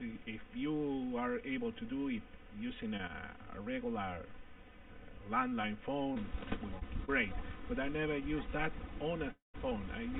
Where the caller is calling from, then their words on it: Argentina; I'm calling from Argentina.